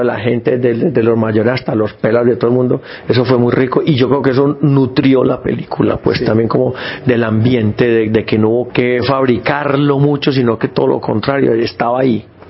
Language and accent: Spanish; Medellín, Antioquia, Colombia; obviamente yo soy de Medellín, vivo aquí